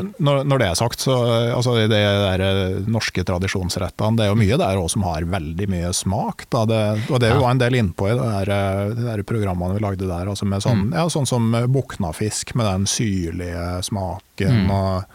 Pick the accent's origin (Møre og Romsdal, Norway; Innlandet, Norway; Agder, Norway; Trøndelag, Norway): Innlandet, Norway; Jeg kom jo fra Gudbrandsdalen, og oppe i Siedalen der, så var det jo å dyrke vete, det var jo sjansespill.